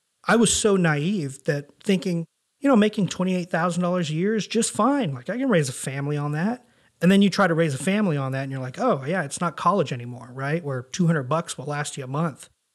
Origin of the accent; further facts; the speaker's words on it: India; I've never seen this movie. I'm Indian. I should probably watch it.